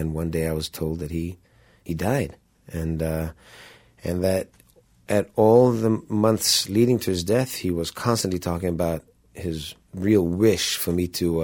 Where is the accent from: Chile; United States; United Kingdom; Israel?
Israel; I come from the Mediterranean, from, you know, Jerusalem, Tel Aviv, all the different backgrounds that I and cultures that I've been exposed to in music